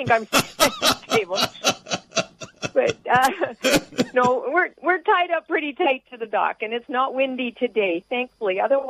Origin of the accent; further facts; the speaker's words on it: Alberta, Canada; But I grew up in Alberta on the prairies, so I was a landlubber girl through and through.